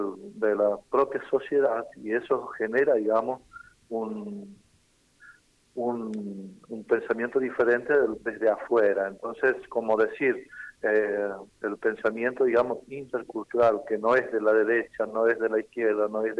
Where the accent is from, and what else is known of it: Argentina